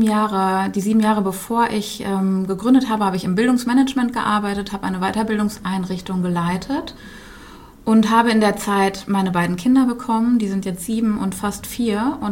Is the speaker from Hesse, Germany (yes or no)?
no; Bielefeld, North Rhine-Westphalia, Germany; ich bin 41 Jahre alt. Ich komme hier auch aus dem Raum Bielefeld